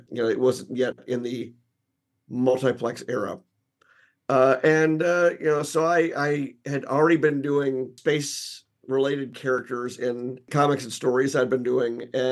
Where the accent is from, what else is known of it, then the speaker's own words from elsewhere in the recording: Memphis, Tennessee, United States; Well, I grew up in Memphis